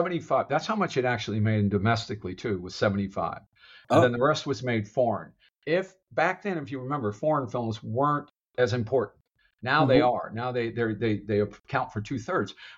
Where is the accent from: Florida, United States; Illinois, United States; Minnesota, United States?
Florida, United States; St. Petersburg; Well, my hometown of St. Pete, Tampa, Florida, called